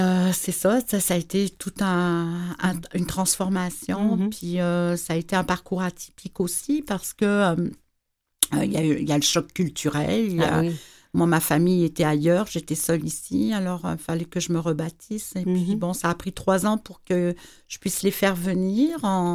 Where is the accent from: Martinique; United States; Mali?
Martinique; moved away; fait que tout ça ensemble fait qu'à un moment donné là je suis partie de la Martinique. Il fallait que je parte.